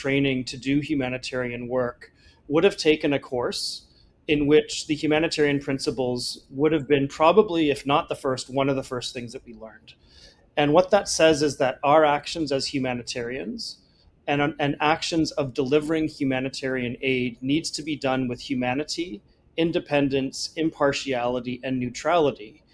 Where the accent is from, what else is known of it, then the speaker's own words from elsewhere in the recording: Canada; born there; We're in Canada, right? Like, I was born in Canada.